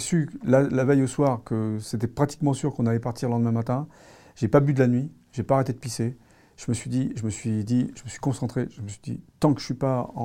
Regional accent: France; tant que je ne suis pas chez moi en France, je ne suis pas en sécurité.

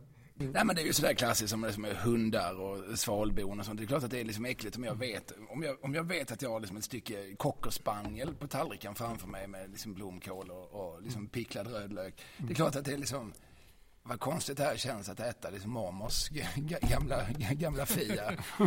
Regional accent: Skåne, Sweden; Ja, men jag är ju skåning, så att jag liksom konfronterades med surströmming för första gången för några år sedan.

